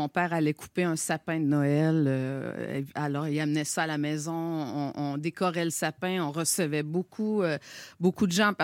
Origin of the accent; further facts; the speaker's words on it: Quebec, Canada; now in Montreal, Canada; Et puis moi, j'ai grandi en Gaspésie.